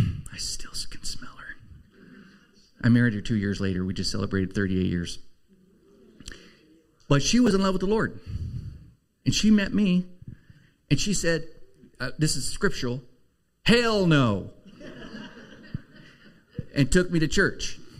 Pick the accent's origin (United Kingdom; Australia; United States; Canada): United States; Oakland, California; I grew up in East Oakland by two raging pagans.